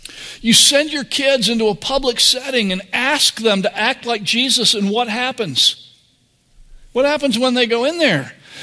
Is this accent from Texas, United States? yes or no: yes; Texas, United States; Sounds like a good thing as a Texan, right? Like they demand surrender, we shoot a cannon at them?